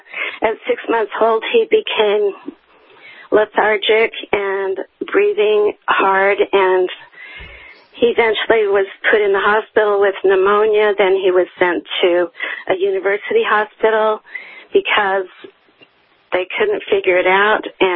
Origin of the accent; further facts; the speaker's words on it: Salt Lake City, Utah, United States; I was born and raised in Salt Lake City.